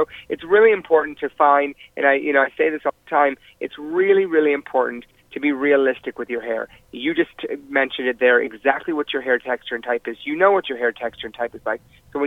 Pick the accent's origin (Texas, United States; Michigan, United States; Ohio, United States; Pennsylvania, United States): Michigan, United States; Detroit; born there; You know, I was born in Detroit, and my mom and, you know, my dad worked in the auto industry.